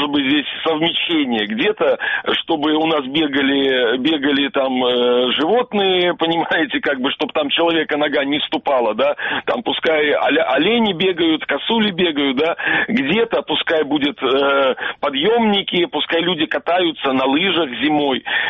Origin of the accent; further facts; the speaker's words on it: Yalta, Crimea, Ukraine; вы из Киева, я из Ялты